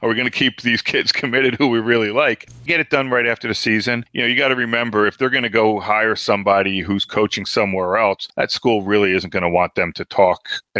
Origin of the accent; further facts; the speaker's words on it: New Jersey, United States; And now, yeah, I'm from New Jersey, but now I have family that live just outside of Roanoke